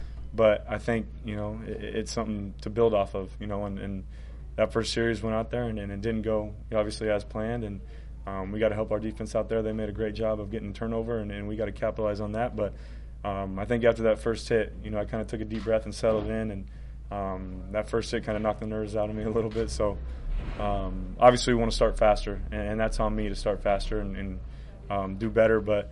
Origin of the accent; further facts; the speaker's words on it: Bakersfield, California, United States; the support I got from my hometown in Bakersfield.